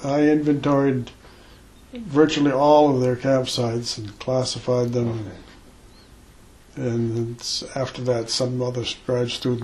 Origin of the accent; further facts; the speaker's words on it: New Hampshire, United States; I grew up in New Hampshire, all the way up through junior and high school, and spent a lot of time outdoors. I lived in smaller cities.